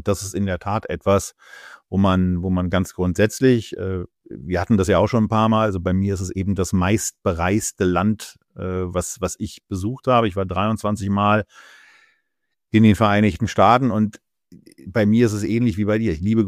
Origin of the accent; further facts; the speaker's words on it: Berlin, Germany; Und naja, ich bin eben Berliner, was soll ich sagen?